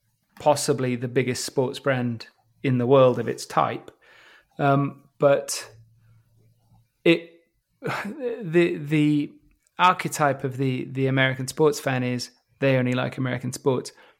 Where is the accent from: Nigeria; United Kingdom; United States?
United Kingdom; England; accent: English; As soon as people heard my accent, they would come over to me, total strangers, and say, do you think Leicester City can do it?